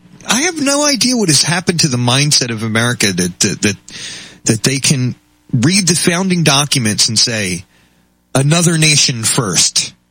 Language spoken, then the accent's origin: English; Scotland, United Kingdom; I am Scottish, but I'm part Italian, you know.